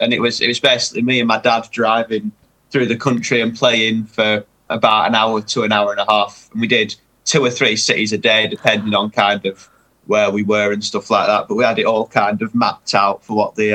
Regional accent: North West England, United Kingdom; I'm from Lancashire.

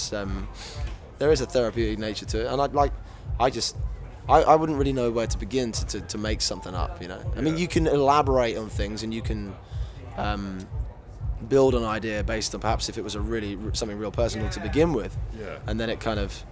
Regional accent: Hitchin, East of England, United Kingdom; Like my hometown is Hitchin in Hertfordshire, and it's about probably 40 minutes from here.

